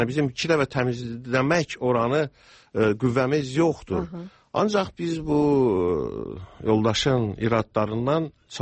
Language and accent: Azerbaijani; Ganja, Azerbaijan; Özüm Gəncədə doğulmuşam, orada böyümüşəm.